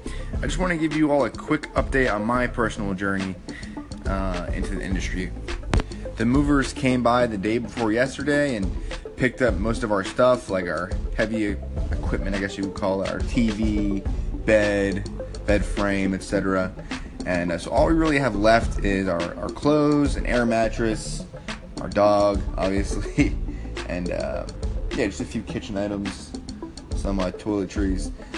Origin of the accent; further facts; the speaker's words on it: New Jersey, United States; Coming from a very conservative state, after doing 4 years in a very strict military environment, and growing up in New Jersey, where people were arrested all the time for cannabis use